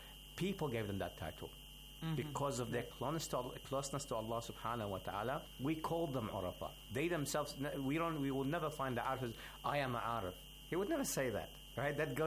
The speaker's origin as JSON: {"language": "English", "country": "Australia", "said": "I'm from Australia, but originally my parents are Arabs, so alhamdulillah, I got the blood in me."}